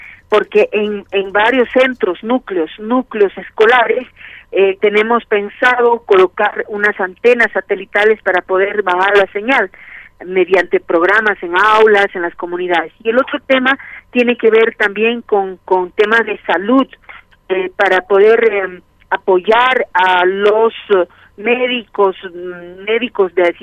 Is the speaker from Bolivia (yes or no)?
yes; Bolivia; Es una alegría muy grande la que tenemos como bolivianos